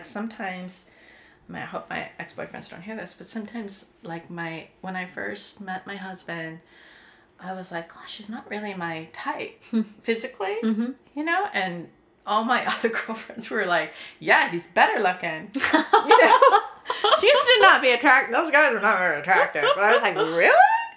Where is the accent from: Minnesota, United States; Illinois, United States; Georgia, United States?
Minnesota, United States; Twin Cities; I grew up in the Twin Cities, but it's more like Westchester, it's houses and yards